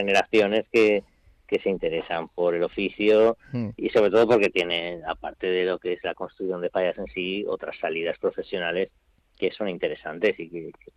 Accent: Valencian Community, Spain; a ti te pilla como valenciano, como fallero

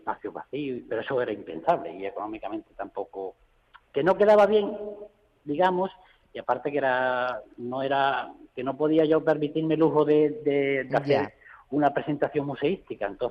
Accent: Olvera, Andalusia, Spain; Ya te digo que el monumento está en Torrealáquime, yo soy de Olvera.

